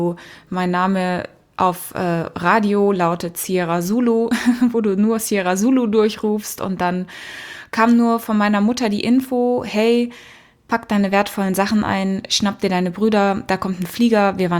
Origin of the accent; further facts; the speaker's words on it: Kenya; moved away; Ich bin in Afrika geboren und aufgewachsen. Und nicht in Südafrika, wie so viele denken, sondern in Kenia, in Ostafrika, in den 80ern, weit weg von jedem.